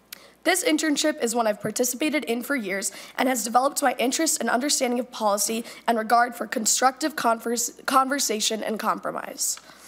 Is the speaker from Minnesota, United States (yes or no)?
yes; Eden Prairie, Minnesota, United States; I'm from Eden Prairie, Minnesota. I'm currently a senior at Minnetonka High School